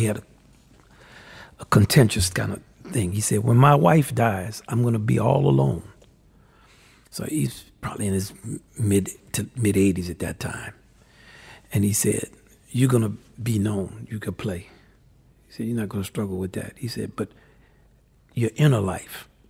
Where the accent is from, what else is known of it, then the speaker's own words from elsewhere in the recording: New Orleans, Louisiana, United States; It's just culturally, I'm from New Orleans. I was always like how I was, you know, like I am right now.